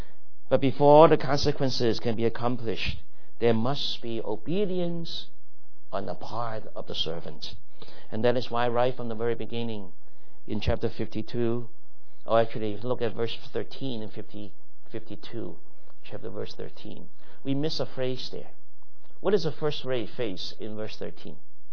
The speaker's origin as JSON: {"language": "English", "country": "China", "said": "you and I, we come from the Chinese history and background and culture."}